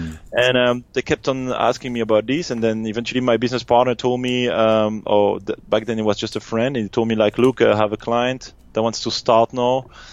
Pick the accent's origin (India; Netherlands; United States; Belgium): Belgium; Brussels; first language French; English is a second language; moved away as an adult; We speak French, we come from Brussels, from Belgium